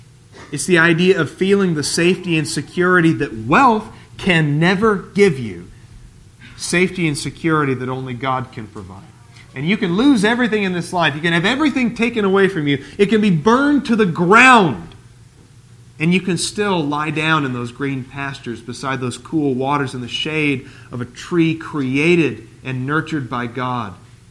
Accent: Portland, Oregon, United States; I grew up in Portland, which is the city of roses.

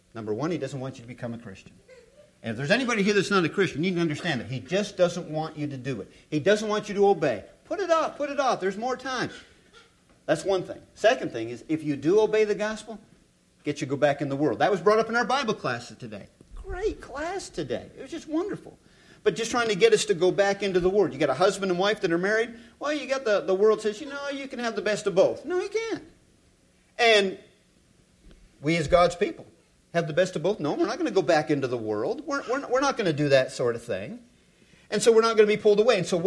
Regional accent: Canada; I'm Canadian. We talk fast.

